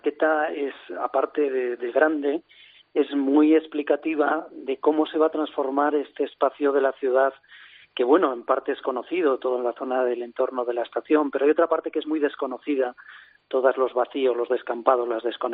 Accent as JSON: {"language": "Spanish", "town": "Madrid", "region": "Community of Madrid", "country": "Spain", "said": "que yo creo que somos todos los madrileños"}